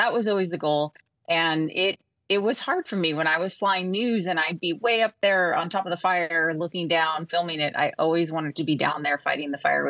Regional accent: Los Angeles, California, United States; Growing up in Los Angeles, there's a lot of helicopters in the city.

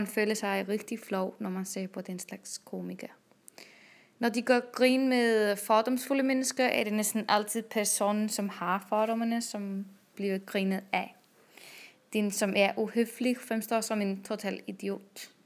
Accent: Iceland; Danish is a second language; og jeg kommer fra Island, og jeg vil gerne snakke om islandsk humor.

